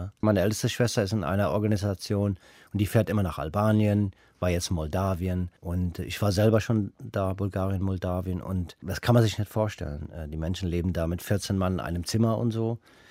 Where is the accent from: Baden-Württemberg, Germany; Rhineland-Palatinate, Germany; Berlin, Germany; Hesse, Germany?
Rhineland-Palatinate, Germany; Höhr-Grenzhausen; Ich komme aus Koblenz, Hörgrenzhausen.